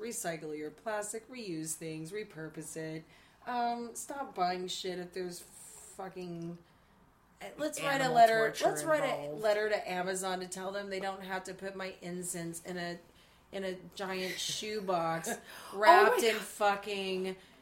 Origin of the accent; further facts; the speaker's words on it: the South, United States; And it's not because I'm religious. It's just because I grew up in the South.